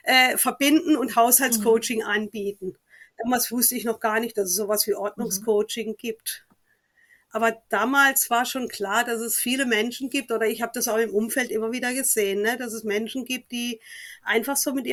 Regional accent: Southern Germany, Germany; now in Hamburg, Germany; Also ich komme aus Süddeutschland, das hört man ja auch immer noch.

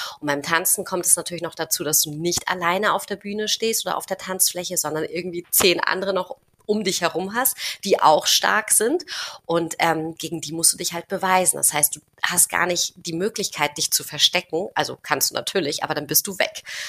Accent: Spain; als Spanierin mit Flamenco

